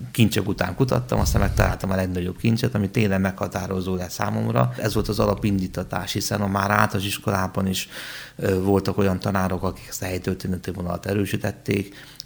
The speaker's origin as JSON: {"language": "Hungarian", "town": "Nyírbogdány", "region": "Szabolcs-Szatmár-Bereg", "country": "Hungary", "said": "hiszen én nyírbogdányi származású vagyok"}